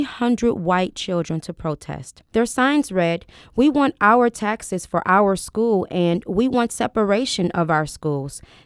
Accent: St. Louis, Missouri, United States; So in this episode, we tell you the story of a place that growing up in St. Louis, my family used to call the Black Mecca.

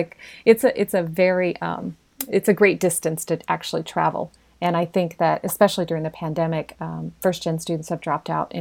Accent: Hannibal, Missouri, United States; I was raised in Hannibal, born there. My family lived out in the country, as I said, but there weren't a lot of, you know, books in my house.

